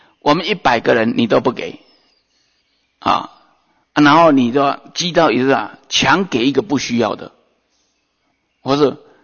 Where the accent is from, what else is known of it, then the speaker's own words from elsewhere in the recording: Taiwan; 我们台湾人很穷，有穷人，那台湾的穷人都还没渡完